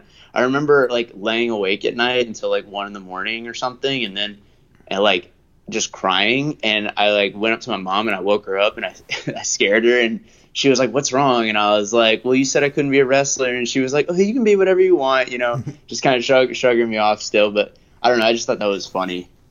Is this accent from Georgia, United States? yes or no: yes; Snellville, Georgia, United States; I'm from Snellville. It's like a few miles. It's like right next to the Stone Mountain. So oh, like sure. 30 minutes outside of Atlanta.